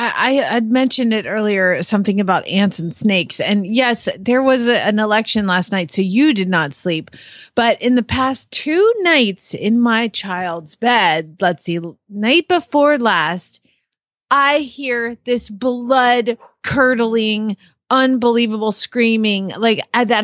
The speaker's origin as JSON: {"language": "English", "town": "Phoenix", "region": "Arizona", "country": "United States", "said": "from Phoenix, Arizona."}